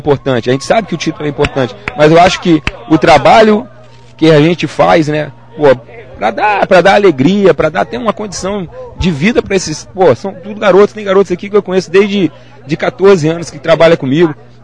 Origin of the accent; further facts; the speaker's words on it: Rio de Janeiro, Brazil; now in Rio Brilhante, Brazil; Eu sou do Rio, eu deixei minha família no Rio pra vir pra cá, cara.